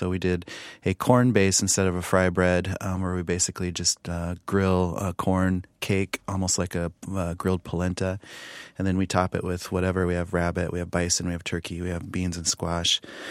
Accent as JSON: {"language": "English", "town": "Pine Ridge", "region": "South Dakota", "country": "United States", "tie": "born or raised there", "said": "So growing up on Pine Ridge, we had a sauce called wojapi, which was traditionally chokecherry."}